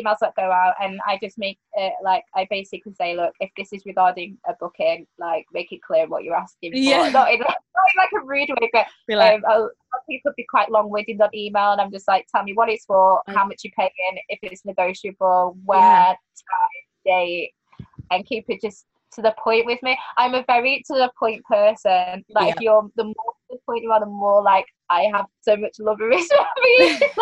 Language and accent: English; Manchester, North West England, United Kingdom; this was in, like, a bar in Manchester, at my hometown.